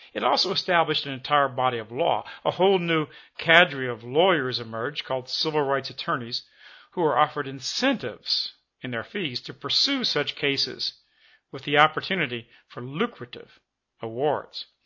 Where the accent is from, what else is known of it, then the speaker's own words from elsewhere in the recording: Louisiana, United States; a case brought and fought in my home state of Louisiana